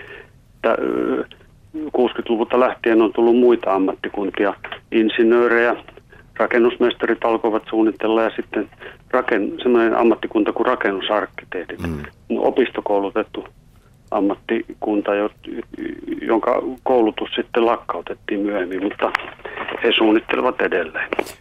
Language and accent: Finnish; Rovaniemi, Lapland, Finland; mä olen kotoisin Rovaniemeltä.